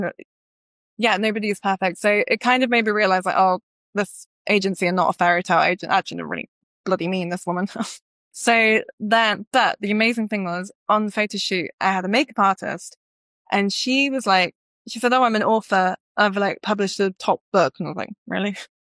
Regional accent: England, United Kingdom; because I was from England, I didn't realize like these were like the top brands.

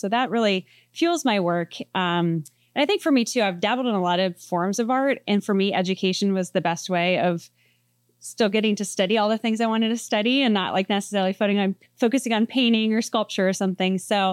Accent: Pennsylvania, United States; I grew up in Pennsylvania, kind of in a rural area, and things were a little older there.

